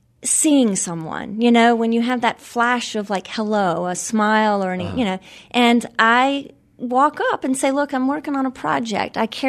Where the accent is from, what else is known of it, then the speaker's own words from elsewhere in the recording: Charlotte, North Carolina, United States; I grew up here in Charlotte. My mother was a poet and my father was a politician.